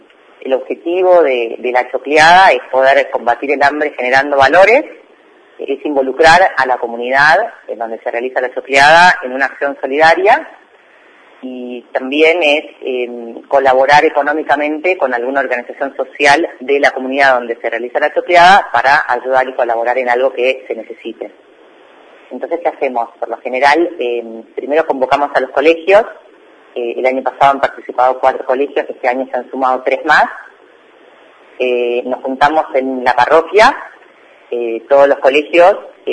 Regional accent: Buenos Aires, Argentina; now in Bolívar, Argentina; Estudié en Buenos Aires, soy oriunda de Buenos Aires. Vivo en Bolívar hace un año y medio

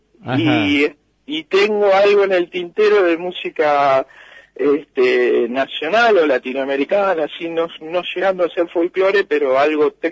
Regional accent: Bolívar, Buenos Aires Province, Argentina; accent: bolivarense; De hablar la tonada bolivarense, ahí la descubrí. Que la fui perdiendo, pero trato de remarcarla cuando estoy

